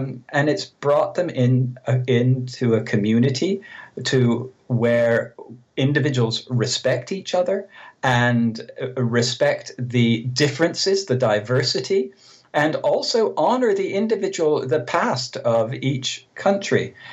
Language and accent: English; Canada; now in United Kingdom; I'm a Canadian who's lived in the UK for many years, as well as Germany.